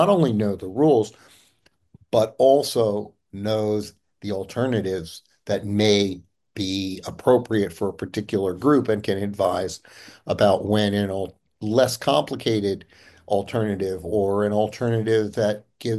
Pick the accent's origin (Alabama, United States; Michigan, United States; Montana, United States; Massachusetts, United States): Massachusetts, United States; Dedham; I'm a long-term member and past chair of the Commission of Trust Funds in my hometown of Dedham, Massachusetts, which is an elected position.